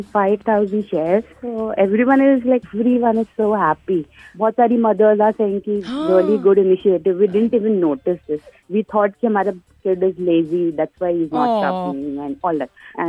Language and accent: Hindi; Mumbai, Maharashtra, India; मैं बेसिकली मुंबई से हूँ